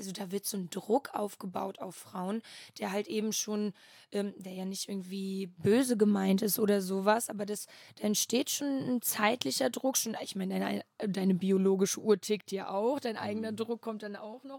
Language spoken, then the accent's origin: German; Flensburg, Schleswig-Holstein, Germany; Genau, auch in Flensburg, also auch in der Heimatstadt quasi.